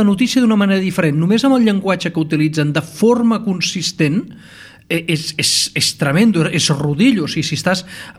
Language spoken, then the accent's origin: Catalan; Balearic Islands, Spain; A veure, jo vinc de Mallorca